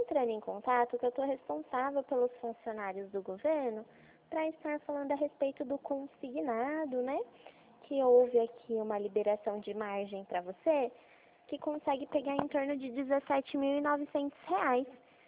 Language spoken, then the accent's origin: Portuguese; Itu, São Paulo, Brazil; Eu sou da cidade de Itu.